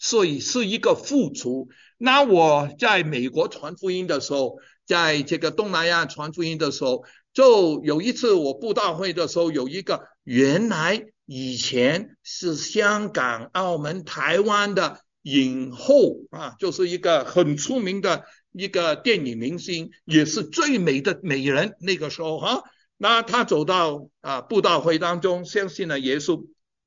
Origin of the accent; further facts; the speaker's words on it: China; 他以为呢我是爱斯基摩人，我不是啊，我是中国人